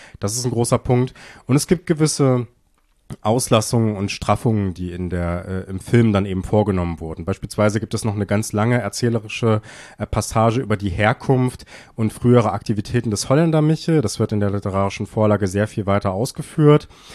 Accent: Erfurt, Thuringia, Germany; wir sind ja beide aus Erfurt hier, oder der Podcast entsteht hier in Erfurt, in Thüringen.

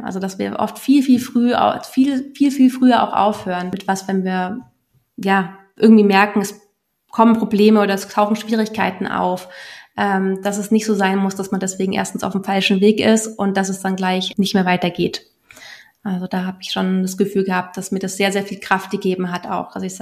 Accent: Munich, Bavaria, Germany; born there; ich bin zwar in München geboren und ich liebe auch so in der Stadt

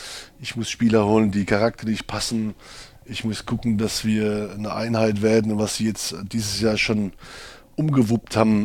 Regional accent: Leutershausen, Baden-Württemberg, Germany; Ich komme aus Leutershausen.

